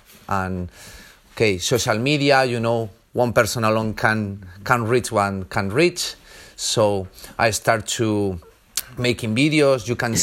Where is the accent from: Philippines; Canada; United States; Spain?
Spain; English is a second language; from Spain.